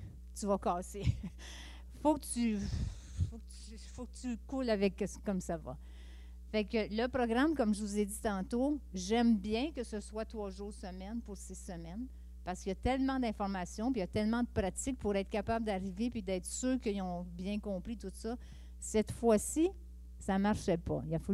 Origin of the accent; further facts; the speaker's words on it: Quebec, Canada; also born or lived in Acadia; c'est sûr que j'ai un français, je suis québécoise, qui a été transformée en Acadie, fait que j'ai un français qui est différent.